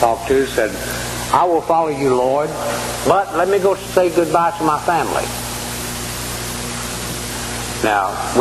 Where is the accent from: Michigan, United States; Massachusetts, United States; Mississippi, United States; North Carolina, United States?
Mississippi, United States; I grew up in Mississippi many years ago, and most of the small farmers plowed with a walk-behind plow being pulled by a mule.